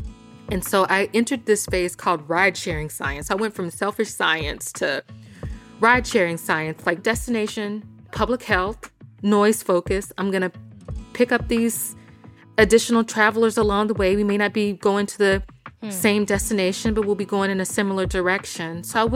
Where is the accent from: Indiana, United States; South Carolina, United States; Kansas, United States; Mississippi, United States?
Mississippi, United States; Jackson; So I was actually born and raised in Jackson, Mississippi. I grew up incredibly poor.